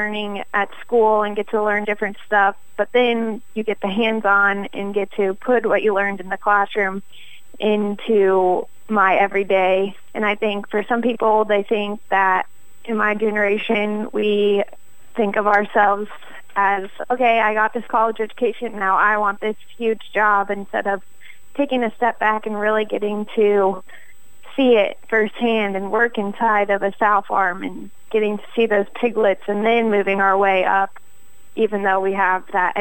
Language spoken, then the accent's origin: English; Johnstown, Ohio, United States; now in Audubon, United States; I am originally from Johnstown, Ohio. I moved out to Audubon, Iowa for my career path in swine.